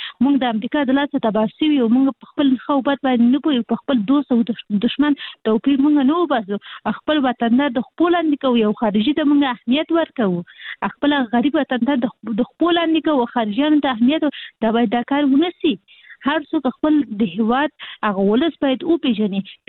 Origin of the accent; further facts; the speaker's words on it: Kabul, Afghanistan; زموږ مرکز موږ خاصي د کابل یو